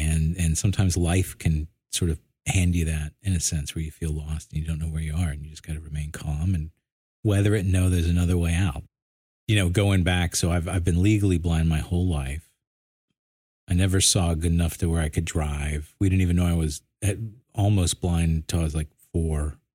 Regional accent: Atlanta, Georgia, United States; born there; accent: Southern; also born or lived in Midwest / New York; I was born in Atlanta, as you can tell by my thick Southern accent. And that got beaten out of me in the Midwest and New York.

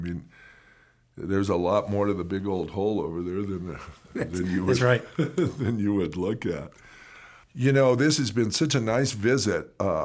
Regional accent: Second Mesa, Arizona, United States; I'm from Second Mesa.

